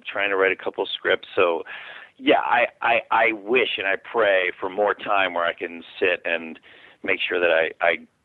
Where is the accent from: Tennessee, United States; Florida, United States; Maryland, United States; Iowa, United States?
Maryland, United States; Baltimore; where I grew up in Baltimore, how my parents grew up, and how they worked for every dollar